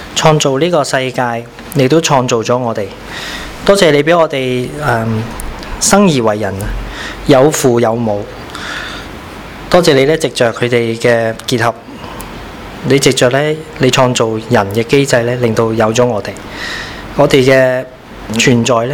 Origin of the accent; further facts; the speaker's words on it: Hong Kong; 即係當我哋香港人或者中國人啦